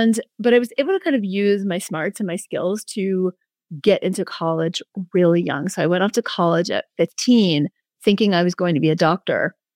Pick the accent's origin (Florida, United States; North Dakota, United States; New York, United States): New York, United States; New York City; I was born in New York City in 1966. Y'all can do the math. And I grew up in a housing project with a single mom.